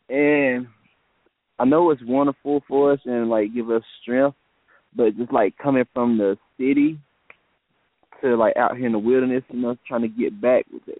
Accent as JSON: {"language": "English", "town": "Shirley", "region": "North Carolina", "country": "United States", "said": "I'm from Shirley, North Carolina."}